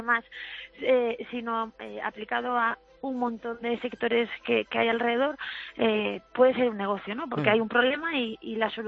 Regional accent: Galicia, Spain; accent: Galician; yo soy gallega, como se me nota en el acento, y como buena gallega lo que más me gusta en el mundo es comer

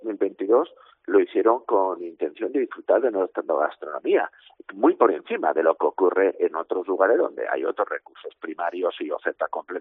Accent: Cantimpalos, Castile and León, Spain; Pero podemos hablar del botillo, de la morcilla o del chorizo de mi tierra, de Segovia, de Cantimparos.

